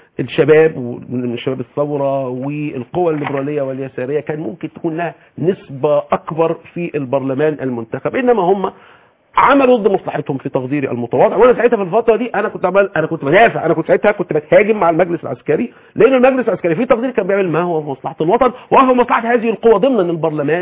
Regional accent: Egypt; احنا كمصريين

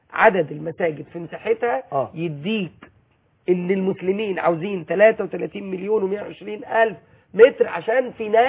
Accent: Egypt

